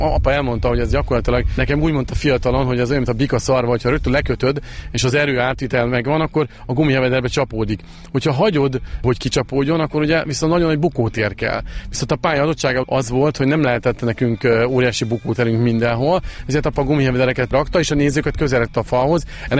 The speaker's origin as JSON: {"language": "Hungarian", "town": "Nyíregyháza", "region": "Szabolcs-Szatmár-Bereg", "country": "Hungary", "said": "Nyíregyháziként ugye ott nem volt jelen nagyon ez a sport"}